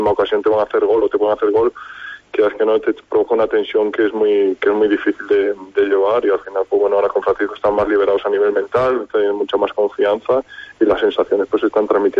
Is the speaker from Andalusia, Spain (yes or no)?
no; A Coruña, Galicia, Spain; nosotros somos de Coruña